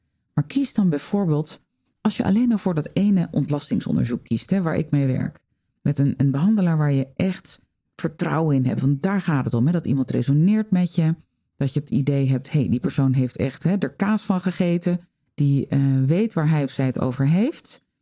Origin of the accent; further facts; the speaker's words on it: Netherlands; Ik ben zelf ook een Nederlander.